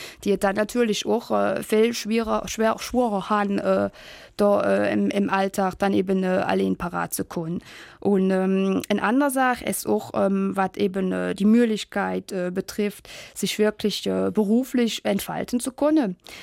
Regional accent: Wallonia, Belgium; Auch mein Akzent ist immer noch sehr deutlich. Man hört, ja, dass ich eben aus der DG komme.

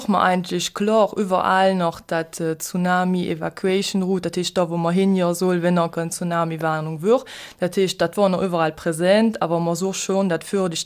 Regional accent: Belgium; Ja, wir haben uns in der Botschafter auch gedroht als Belgier.

